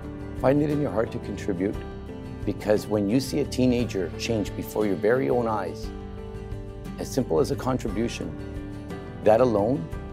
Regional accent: Vancouver, British Columbia, Canada; You know, I myself, growing up in East Vancouver, not always made the right choices in life

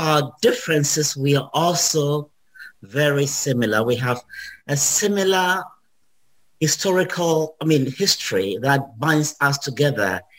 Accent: Ghana; Yes, I'm from Ghana.

